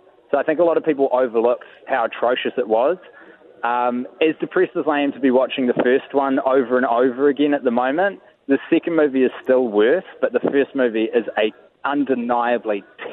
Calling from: Auckland, New Zealand; I'm actually inside of Britomart, and you're hearing the, I think, the CityLink rail network being constructed around me.

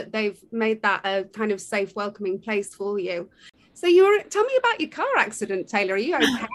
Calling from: London, United Kingdom; I'm dialing in live from London, from the UK.

